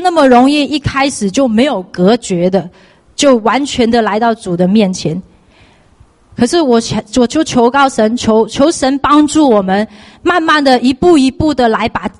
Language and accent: Chinese; Hong Kong; now in United States; 我记得以前小时候在香港，我不需要很努力的去建立什么关系